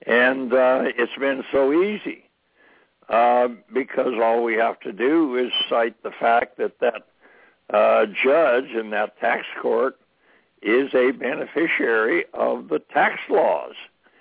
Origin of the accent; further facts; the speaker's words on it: Montana, United States; when I was still back in my home state of Montana.